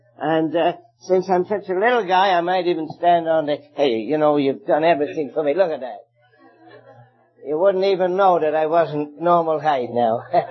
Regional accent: England, United Kingdom; now in Canada; my native land of England. You can tell from my, I'm from Canada now, you can tell from my accent that I originated from the, what sometimes is called here, the old country.

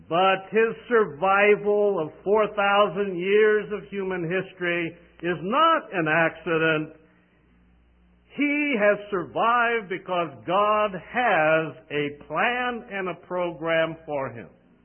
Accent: Dayton, Ohio, United States; In November of 1960, I was led to the Lord by a Jewish missionary in Dayton, Ohio, my hometown.

